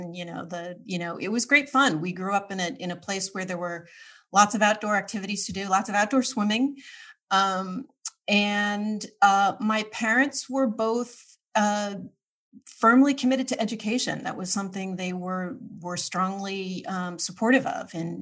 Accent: Rhode Island, United States; I grew up in Rhode Island.

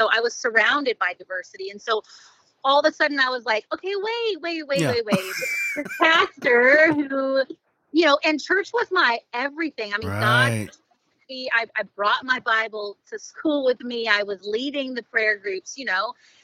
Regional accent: Tampa, Florida, United States; also born or lived in Milton; I was born in Milton, Pensacola, Florida, which is in the Panhandle.

